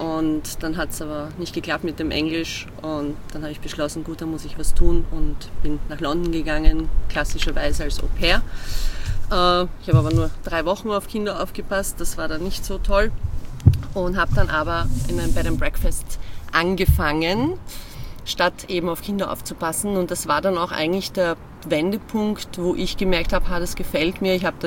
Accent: Slovakia; first language Slovak; German is a second language; now in Prague, Czech Republic; bin dann als Expat geholt worden aufgrund meiner Muttersprache, dem Slowakisch, Tschechisch ist ja sehr ähnlich, damals war dann schon die Tschechoslowakei auseinander, bin ich nach Prag gegangen

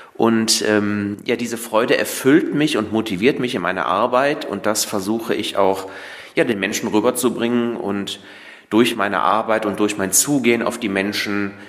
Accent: Bornheim, North Rhine-Westphalia, Germany; Ich bin aufgewachsen und groß geworden in Bornheim im Vorgebirge. Bin da sehr katholisch sozialisiert.

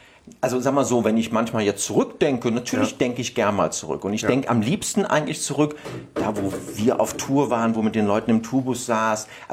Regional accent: Koblenz, Rhineland-Palatinate, Germany; moved away; Ich komme aus Koblenz.

